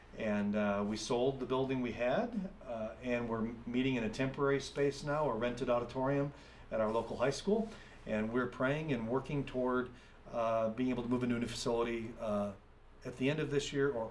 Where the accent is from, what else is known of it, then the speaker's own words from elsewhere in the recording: Michigan, United States; also born or lived in Lancaster; now in Howell, United States; My wife and I were raised in Michigan, but delighted to spend all of our 20s and 30s in Lancaster.